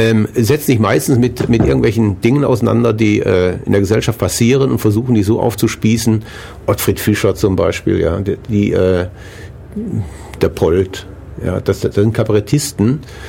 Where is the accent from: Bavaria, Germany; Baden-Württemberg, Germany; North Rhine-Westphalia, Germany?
North Rhine-Westphalia, Germany; Essen; Die erste Disco in Essen, wo ich groß geworden bin, die wurde 1964 aufgemacht irgendwie.